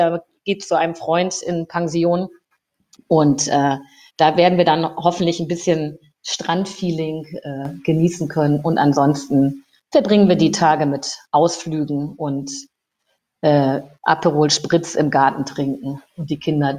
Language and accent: German; Lower Saxony, Germany; Ich bin aus der Lüneburger Heide ins Rheinland gekommen